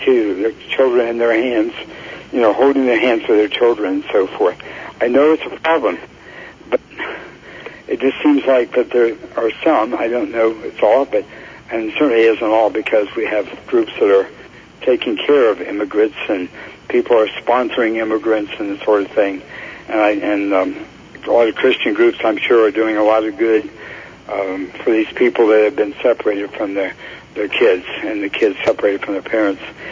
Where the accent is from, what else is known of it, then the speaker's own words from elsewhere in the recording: United States; all the time that I've been growing up in America